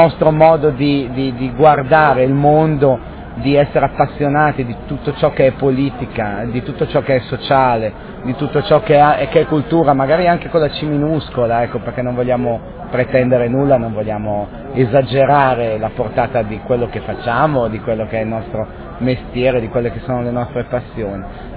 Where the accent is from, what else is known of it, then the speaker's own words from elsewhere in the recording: Piedmont, Italy; born there; ho mamma napoletana e sono nato in Monferrato, papà piemontese, eccetera, eccetera, e mezzo francese.